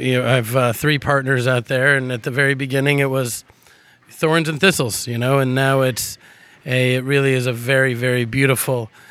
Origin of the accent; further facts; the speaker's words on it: Texas, United States; moved away as an adult; now in Israel; I was born in Texas, fourth generation Texan. And right after high school, came to Israel for what was supposed to be just a few months.